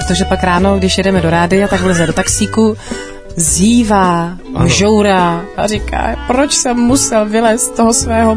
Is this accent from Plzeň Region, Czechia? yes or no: yes; Plzeň, Plzeň Region, Czechia; hele, u nás v Plzni se žehlí i ponožky